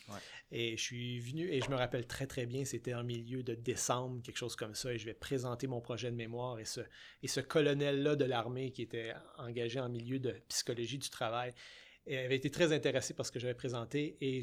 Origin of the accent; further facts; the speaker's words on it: Coteau-du-Lac, Quebec, Canada; je suis un Québécois d'une petite ville du sud-ouest de Montréal qui s'appelle Coteau-du-Lac, une toute, toute petite ville. J'ai fait mes études, j'ai grandi dans cette petite ville sur le bord du fleuve.